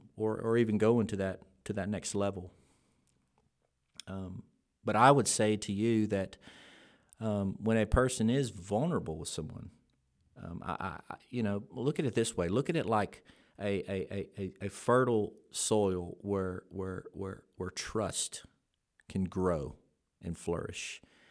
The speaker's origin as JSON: {"language": "English", "region": "Louisiana", "country": "United States", "said": "you know, I'm from Louisiana. I root for those Tigers"}